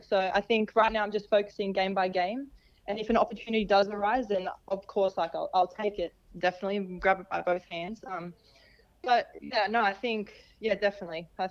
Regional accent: Australia; accent: Australian; also born or lived in Texas, United States; No, I definitely did lose my Australian accent a little bit. My friends and family used to tease me a little bit because of it, but there's a lot of Texas slang that I picked up, and I started saying y'all and all these other things.

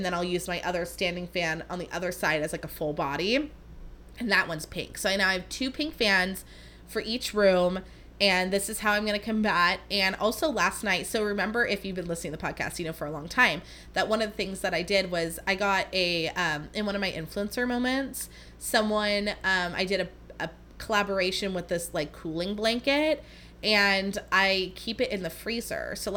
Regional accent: San Jose, California, United States; born there; I guess I was born in San Jose, so I guess I'm from here, but I live here now

